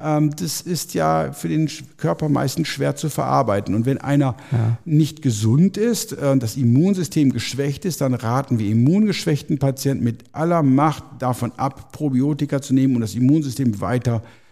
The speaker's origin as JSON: {"language": "German", "region": "North Rhine-Westphalia", "country": "Germany", "said": "ich komme aus dem Ruhrgebiet, ne?"}